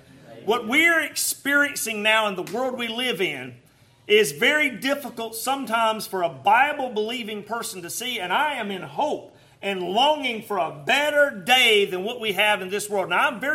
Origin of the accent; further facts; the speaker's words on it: Georgia, United States; now in Monroe, United States; I'm from Georgia, but I'm in North Carolina there, southeast of Charlotte.